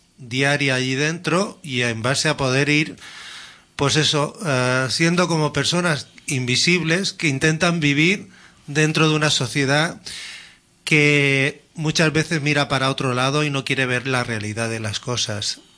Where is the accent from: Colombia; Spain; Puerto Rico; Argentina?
Spain; Barcelona, Catalonia; Yo también soy de cerquita de ese barrio, soy de la Maresma, o sea que...